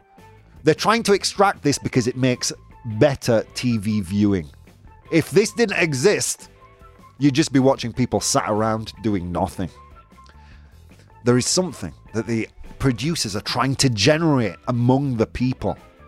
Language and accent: English; Bradford, Yorkshire and the Humber, United Kingdom; I am from Bradford. I'm allowed to say these things.